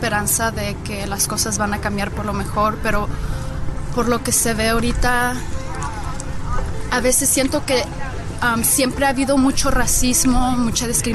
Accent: Los Angeles, California, United States; born there; Nací en Los Ángeles.

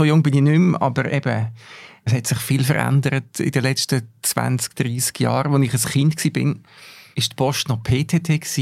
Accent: Mellingen, Aargau, Switzerland; Und der Geruch von dieser Postfiliale in Mellingen, dort, wo ich aufgewachsen bin

